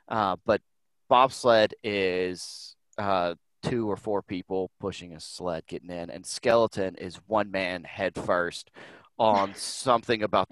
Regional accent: Mississippi, United States; now in Nashville, United States; I am from Mississippi, but I actually live in East Nashville.

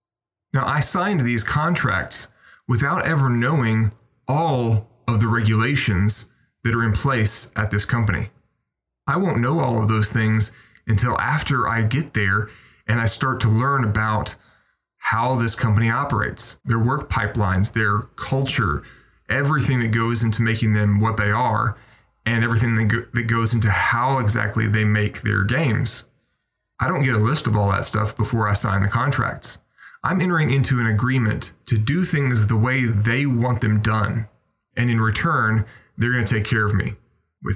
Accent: United States; born there; Personally, I was born in the United States, born under the laws of the United States.

